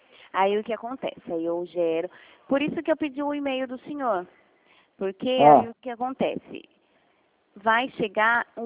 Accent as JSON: {"language": "Portuguese", "town": "Piracicaba", "region": "São Paulo", "country": "Brazil", "also_born_or_lived": "Minas Gerais"}